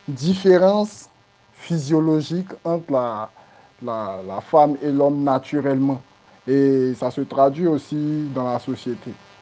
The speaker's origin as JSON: {"language": "French", "country": "Côte d’Ivoire", "said": "je suis ivoirien étudiant."}